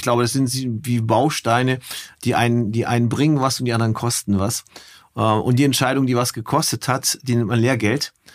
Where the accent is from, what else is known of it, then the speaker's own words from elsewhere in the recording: Krefeld, North Rhine-Westphalia, Germany; Also ich komme aus Krefeld, aus dem Rheinland. Da habe ich vorher gewohnt und Meine Wurzeln habe ich sogar, also ein Teil meiner Eltern, die Hälfte ist aus Bulgarien.